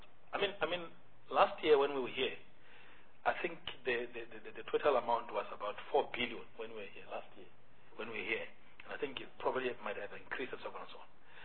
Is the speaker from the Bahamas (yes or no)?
no; South Africa; I'm a South African